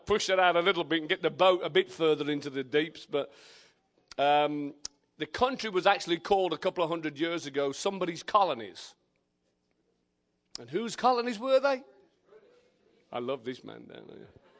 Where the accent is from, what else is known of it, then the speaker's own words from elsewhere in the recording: Birmingham, West Midlands, United Kingdom; I found out last week that Birmingham, Alabama is actually named after my hometown. Woo! So I've never been here before, so I am blessed to be in the namesake of my hometown.